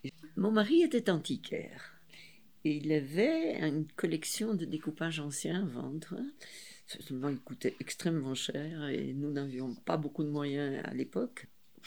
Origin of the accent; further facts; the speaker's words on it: Ferrières, Wallonia, Belgium; born there; je suis née en Belgique, à Ferrières, c'est un village des Ardennes, et je suis née en 1935, un 1er août